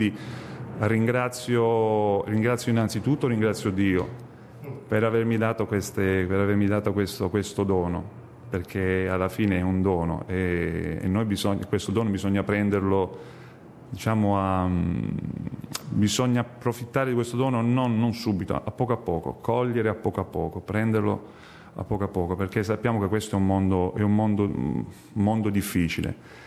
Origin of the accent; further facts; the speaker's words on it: Ostuni, Apulia, Italy; Per quanto riguarda la Puglia, io sono molto attaccato alla mia terra perché, vabbè, chi non lo è, però Ostuni, io sono di Ostuni.